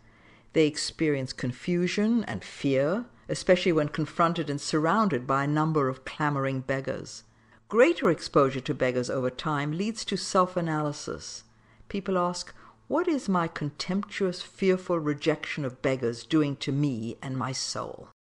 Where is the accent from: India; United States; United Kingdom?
India; Because I was born in India and spent my formative years there, begging was a normal part of my environment.